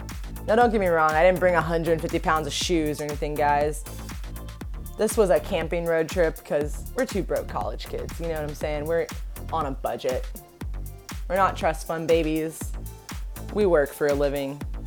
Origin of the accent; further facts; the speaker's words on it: Daytona Beach, Florida, United States; 24-year-old recent grad student, and just moved back to my hometown of Daytona Beach, Florida.